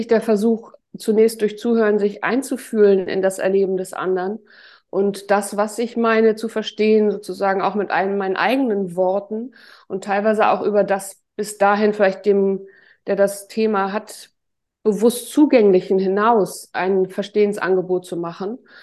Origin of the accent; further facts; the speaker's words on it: Hamburg, Germany; Ich komme aus Hamburg